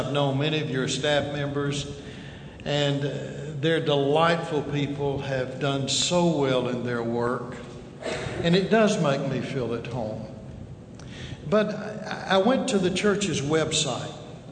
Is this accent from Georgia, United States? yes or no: yes; Hogansville, Georgia, United States; also born or lived in Newnan; But I was born here in Newnan. And in my first year, or before my first birthday, my parents moved to Hogansville. And there I grew up, and I've been in and out of Newnan all my life.